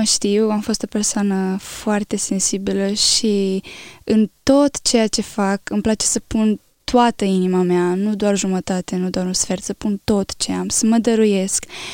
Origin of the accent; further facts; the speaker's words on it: Athens, Attica, Greece; eram încă din Grecia, în Atena, unde eu m-am născut, aveam 6 ani